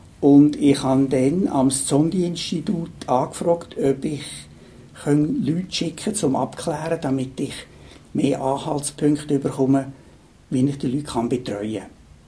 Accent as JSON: {"language": "German", "region": "Lucerne", "country": "Switzerland", "tie": "born or raised there", "said": "Also ich bin in Luzern aufgewachsen. Damals war Luzern noch sehr katholisch gewesen. Wir sind in einer katholischen Familie, also wir waren Ministrant und ich habe 3 Brüder"}